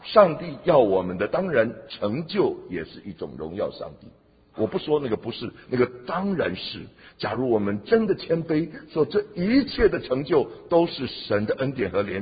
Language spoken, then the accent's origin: Chinese; China; now in Boston, United States; 我们在中国人的群体，我们在 Boston 这个大的范